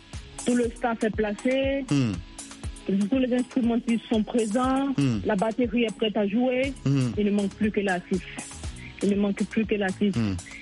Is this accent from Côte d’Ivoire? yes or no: yes; Côte d’Ivoire; chez nous en Côte d'Ivoire.